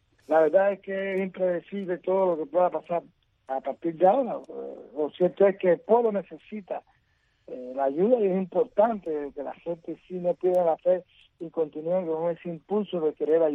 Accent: Cuba; eso somos los cubanos, así somos

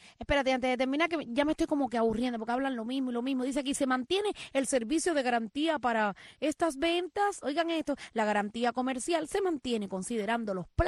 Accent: Cuba; Que además ya el hombre se había ido de Cuba, porque ya allí en mi pueblo no existe ni técnico, de electricista, ni nadie.

